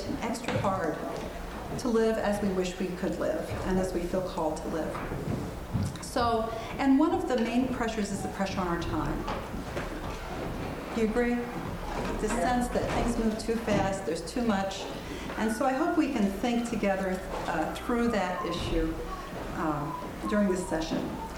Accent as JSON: {"language": "English", "town": "Valparaiso", "region": "Indiana", "country": "United States", "said": "I come here from Valparaiso, Indiana."}